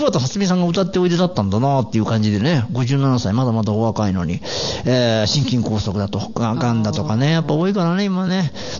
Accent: Mie, Japan; 私の出身が伊勢志摩ってところなんですよ。

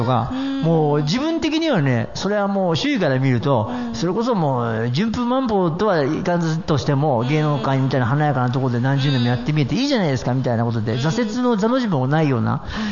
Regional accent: Mie, Japan; 三重の JR 線、これうちの田舎なんですよね、まあ、うちの田舎は本当にあの伊勢島っていって海のそばなんですけど、はい、山もやっぱり奈良の方に近いところはやっぱりね山もあったりしますからね

